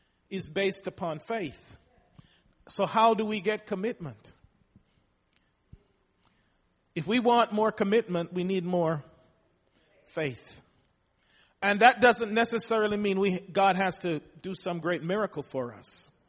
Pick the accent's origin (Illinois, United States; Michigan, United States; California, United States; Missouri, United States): Missouri, United States; I'm from Missouri. I got to what? Show me state.